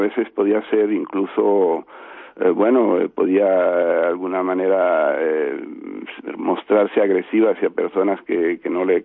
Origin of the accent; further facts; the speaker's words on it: Venezuela; born there; eso yo lo viví en Venezuela, donde yo nací, ¿no? Y donde conocí a muchos compañeros de mis padres.